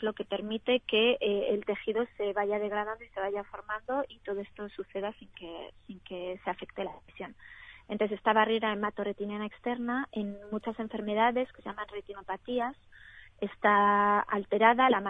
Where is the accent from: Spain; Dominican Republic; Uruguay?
Spain; moved away as an adult; now in France; yo soy española, estudié farmacia en España, como muy bien han dicho, hice allí mi tesis de doctorado y en 2014 me vine a investigar a Francia y desde entonces estoy aquí, en Francia.